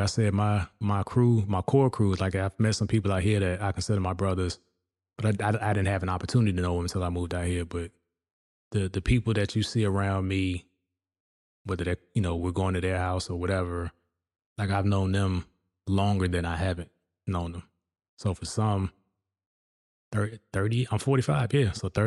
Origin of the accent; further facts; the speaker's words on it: Virginia, United States; Schools here are huge, bigger than anything I experienced when I grew up in Virginia.